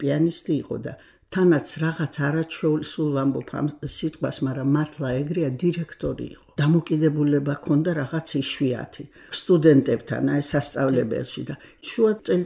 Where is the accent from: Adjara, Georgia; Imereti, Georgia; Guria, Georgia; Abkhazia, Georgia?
Imereti, Georgia; Kutaisi; also born or lived in Russia; ქუთაისიდან ვარ, მაგრამ ქუთაისში ჩამოვედი, мама ჩემი იყო ფრინავი. და ომის შემდეგ რუსეთიდან, დედაჩემი რუსია, ჩამოვედით ომის შემდეგ ქუთაისში. და იქ უკვე ვიყავი 5 წელს დაახლოებით